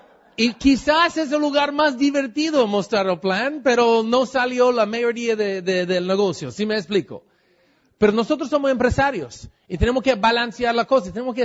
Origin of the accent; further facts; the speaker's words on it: Mexico; Bueno, yo soy de México, así hablamos allá.